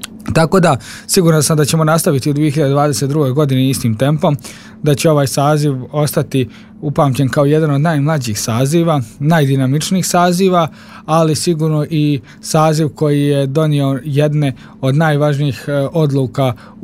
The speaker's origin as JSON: {"language": "Bosnian", "town": "Gradiška", "region": "Republika Srpska", "country": "Bosnia & Herzegovina", "said": "ja dolazim iz Gradiške, ja sam lokal patriota"}